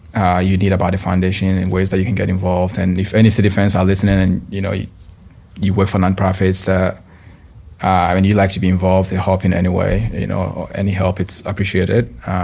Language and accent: English; Ghana; moved away; growing up in Ghana, and I loved it. You know, I miss it a lot because I don't live there anymore